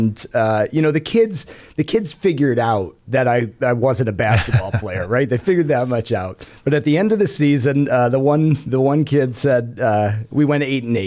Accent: Grafton, United States; I grew up in Grafton.

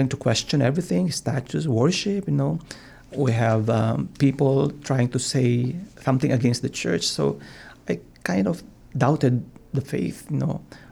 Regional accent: Philippines; Well, I grew up in the Philippines and one block away from the church

